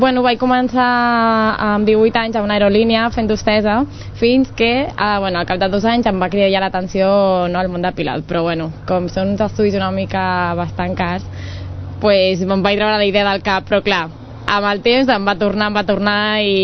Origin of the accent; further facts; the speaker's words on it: Barcelona, Catalonia, Spain; born there; now in Rubí, Spain; Bueno, vaig néixer a Barcelona, però visc a Rubí.